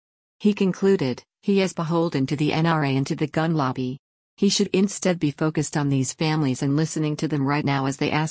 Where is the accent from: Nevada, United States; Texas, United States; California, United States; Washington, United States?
Texas, United States; El Paso; In El Paso, my hometown, our kids will be returning to school in 17 days.